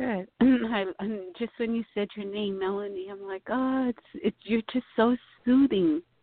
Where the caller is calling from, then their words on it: Tucson, Arizona, United States; I'm calling in from Arizona. From Tucson?